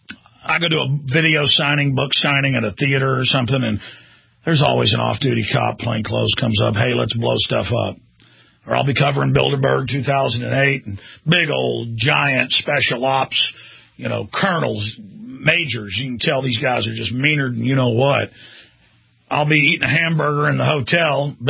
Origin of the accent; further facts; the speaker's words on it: United States; I'm an American. I'm a constitutionalist. This is my country.